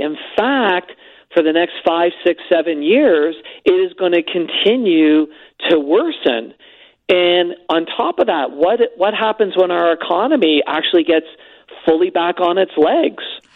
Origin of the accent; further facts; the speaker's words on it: Canada; I'm a Canadian.